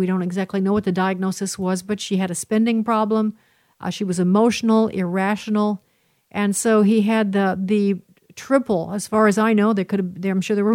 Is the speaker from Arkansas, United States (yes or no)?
no; Illinois, United States; One of my favorites is, of course, I'm from Illinois, and that was his home state eventually.